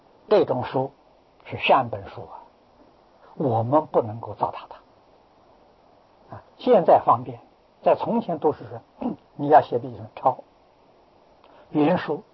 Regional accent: China; 啊，我们中国人常讲，不孝有三，无后为大。

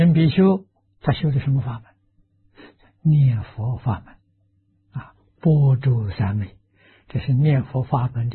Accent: China; 我们中国人讲好景不长啊

